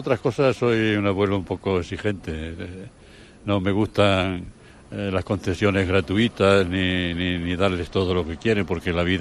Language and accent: Spanish; Andalusia, Spain; now in Santander, Spain; Por eso estoy en Santander, porque yo soy andaluz. Yo soy andaluz, vine aquí buscando mejores oportunidades.